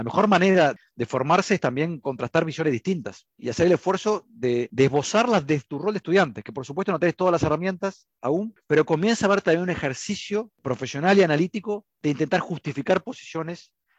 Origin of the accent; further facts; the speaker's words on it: Uruguay; debates que nos trascienden como uruguayos